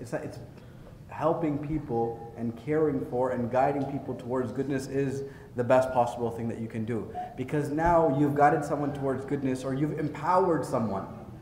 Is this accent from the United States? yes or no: no; Canada; A lot of us growing up in Canada, we have this dual personality disorder, right? Like, I am Muslim in my community